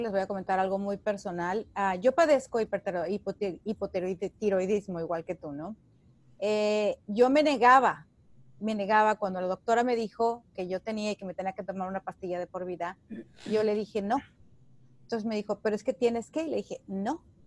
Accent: Mexico; yo como mexicana, pues de pronto te asustas

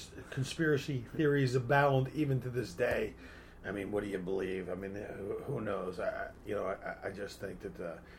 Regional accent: Philadelphia, Pennsylvania, United States; Yeah, I grew up in Philadelphia.

